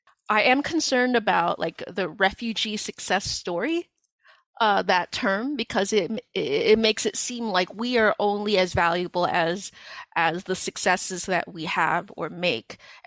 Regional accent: New York City, New York, United States; But for me, it's like I am an urban Khmer. I am Khmer from New York City. That is something I will take to my grave and be extremely proud of.

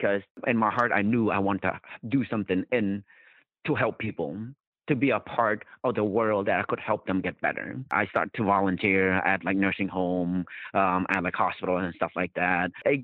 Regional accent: Cambodia; like especially our country, Cambodia, Khmer, it's very

